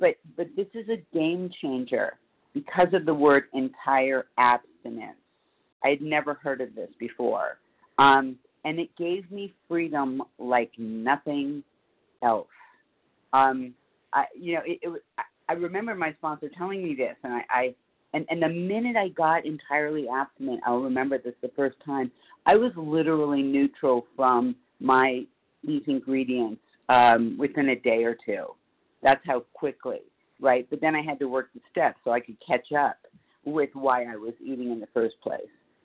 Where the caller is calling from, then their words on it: Boulder, Colorado, United States; in Boulder, Colorado, recovered.